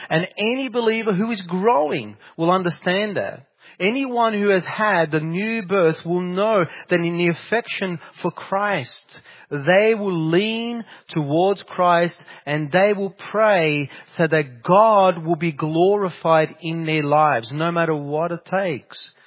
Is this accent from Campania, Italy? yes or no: yes; Naples, Campania, Italy; I come from Italy, and there is a place in Naples, that's my city where I come from.